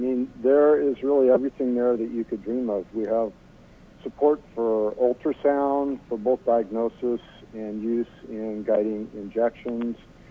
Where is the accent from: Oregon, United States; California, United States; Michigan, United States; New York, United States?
Oregon, United States; Gresham; Well, I was born and raised in Gresham, so I was there back when we used to have the horse track in Gresham and pick strawberries as a youth.